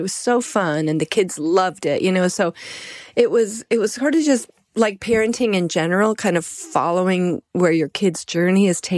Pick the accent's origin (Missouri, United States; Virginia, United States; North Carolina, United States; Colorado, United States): Colorado, United States; also born or lived in New York; I'm from Colorado originally, then I lived in New York, but when Columbine happened, that really rocked my world.